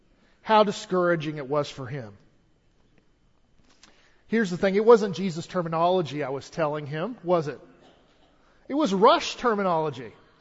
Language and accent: English; Amarillo, Texas, United States; I'll never forget, I was a kid growing up in Amarillo.